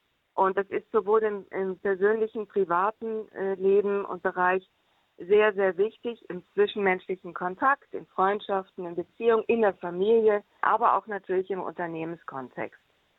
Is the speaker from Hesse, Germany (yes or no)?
no; Schleswig-Holstein, Germany; also born or lived in Hamburg / Paris; Ich bin geboren 1964 in Hamburg und ich bin aufgewachsen in Schleswig-Holstein und auch Paris.